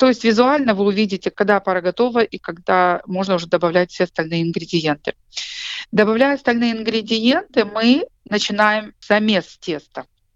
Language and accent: Russian; Ukraine; Russian is a second language; Я с Украины, и пасхальный хлеб мы называем «Пасха», не «кулич».